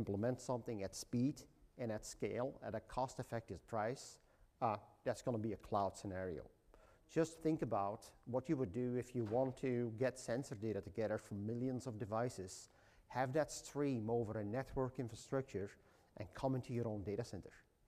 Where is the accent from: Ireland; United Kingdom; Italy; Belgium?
Belgium; English is a second language; moved away as an adult; now in Seattle, United States; I'm from Belgium originally. I have been living in Seattle for about 8 years.